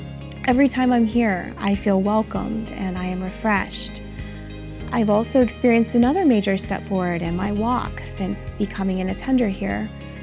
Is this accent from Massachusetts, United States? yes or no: no; Jackson Township, Ohio, United States; I grew up in Jackson Township in a Christian household. My family was very faith-centered, and we attended several different churches over the years.